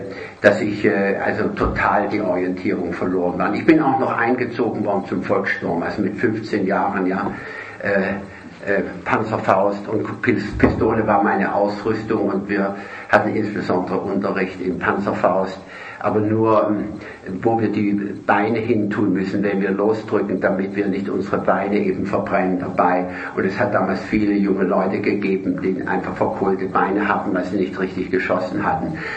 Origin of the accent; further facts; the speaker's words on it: Stuttgart, Baden-Württemberg, Germany; born there; Ich bin auch nicht in Bayern geboren, sondern in Stuttgart. Eigentlich müsste ich Schwäbisch sprechen. Meine Mutter war aber Mecklenburgerin.